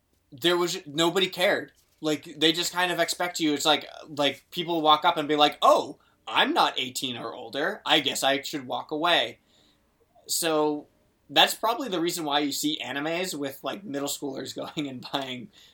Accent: Boston, Massachusetts, United States; And then I just kind of ignored him and walked away because I was from Boston.

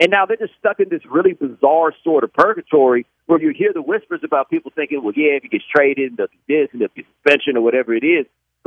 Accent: Houston, Texas, United States; I grew up in Houston in the time of the Oilers

